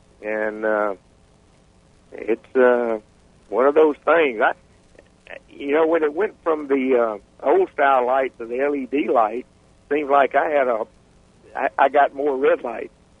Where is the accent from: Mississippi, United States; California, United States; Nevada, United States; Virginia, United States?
Mississippi, United States; Columbus; But anyway, of course, I grew up in Columbus, Mississippi, and right on the river, so we had the water stuff